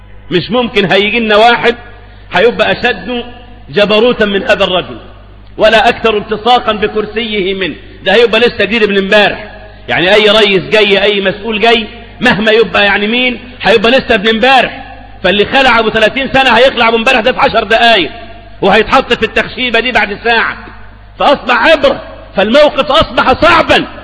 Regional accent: Egypt; ما عادش عندنا في مصر الآن غير الجيش بس

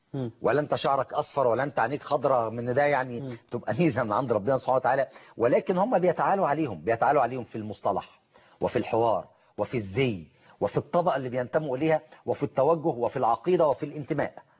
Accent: Egypt; إحنا كمصريين

